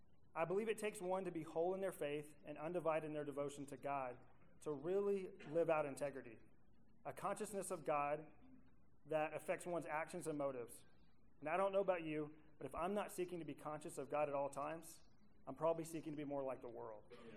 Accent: Dallas, Texas, United States; So to kind of give you guys a little bit of a introduction, like I said … I hail from Dallas-Fort Worth area.

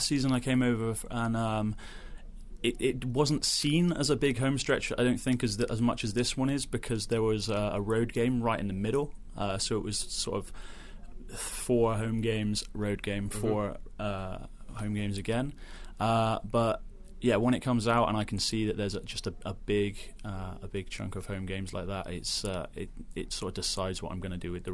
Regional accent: Bristol, South West England, United Kingdom; So I'm from 2 hours west of London, a place called Bristol.

